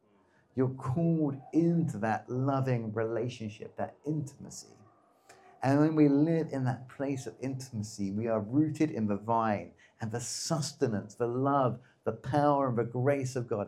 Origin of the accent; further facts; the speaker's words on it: East of England, United Kingdom; And I grew up in Essex, and people in Essex are super pale.